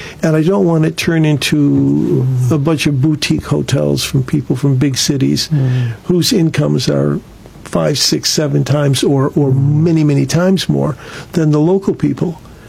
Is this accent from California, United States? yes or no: no; Williamstown, Massachusetts, United States; I do a column for my hometown newspaper, the Berkshire Eagle.